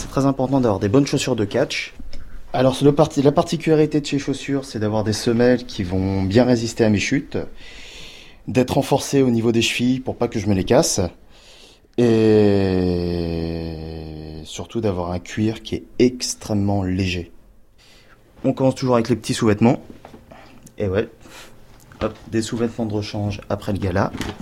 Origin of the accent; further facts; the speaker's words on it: Paris, Île-de-France, France; j'aime bien faire voir que je suis parisien, j'aime bien ma ville. C'est de là que je viens.